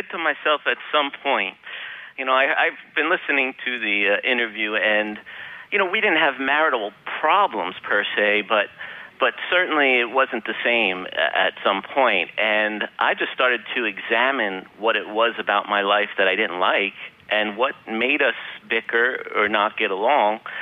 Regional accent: Brooklyn, New York, United States; Dude, I'm from Brooklyn. Do you think Costa Rica scares me?

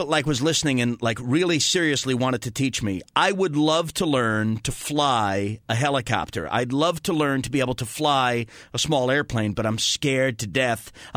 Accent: New York, United States; People who live, like I grew up in New York, as you did, but I've lived here, you know, almost in Southern California, almost 15 years.

